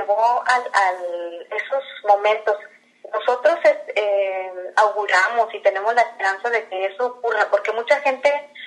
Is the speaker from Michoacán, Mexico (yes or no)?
no; Puerto Vallarta, Jalisco, Mexico; yo crecí aquí en Vallarta, soy vallartense